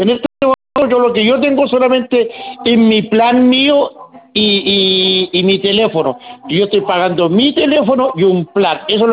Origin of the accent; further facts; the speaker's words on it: Talcahuano, Biobío, Chile; yo soy de Talcahuano.